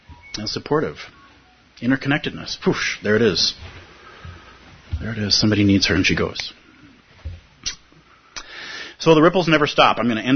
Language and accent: English; United States; I'm an American provisionally, but before that my ancestors were Irish